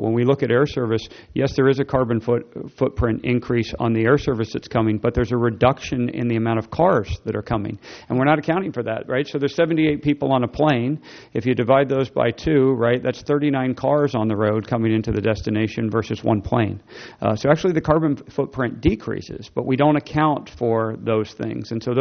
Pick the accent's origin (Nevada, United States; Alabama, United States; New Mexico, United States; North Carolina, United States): Nevada, United States; Las Vegas; You know, when I was growing up in Las Vegas, tourism, you kind of got two options.